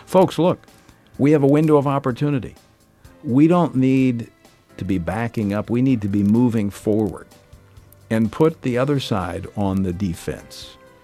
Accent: Louisiana, United States; I know they're in my home state of Louisiana

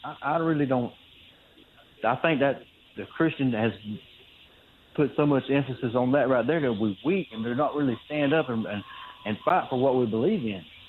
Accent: Georgia, United States; I'm from Georgia, and they got.

